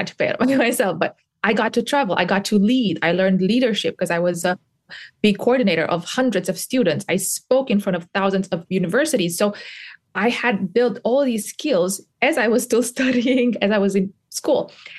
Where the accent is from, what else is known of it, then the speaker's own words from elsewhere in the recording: Romania; I was born and raised in Romania, which back then was a third world country.